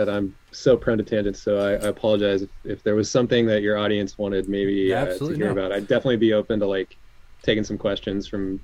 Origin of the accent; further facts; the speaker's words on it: Colorado, United States; No, I went to school in Arizona. I grew up in Colorado, kind of like Front Range.